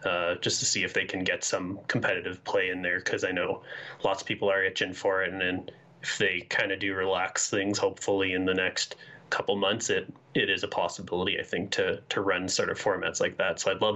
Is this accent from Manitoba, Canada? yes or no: no; Saskatchewan, Canada; like I'm from Saskatchewan.